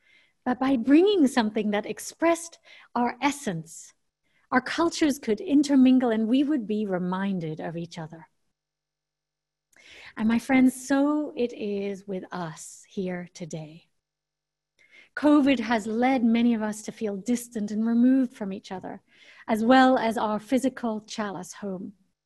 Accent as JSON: {"language": "English", "country": "Germany", "tie": "born or raised there", "also_born_or_lived": "England", "said": "Growing up in Germany and England in the days when it was safe to travel between countries"}